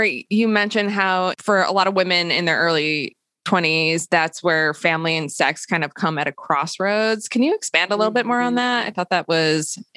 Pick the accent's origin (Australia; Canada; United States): Canada; Montreal, Quebec; I'm from Montreal.